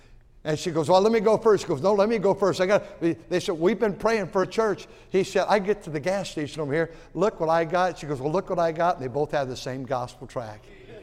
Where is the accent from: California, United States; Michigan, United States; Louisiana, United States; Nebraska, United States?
California, United States; Fremont; There are five little cities, all had 2,500 people. I said, I grew up over there on Thornton, those little flat top houses. There's only about four streets.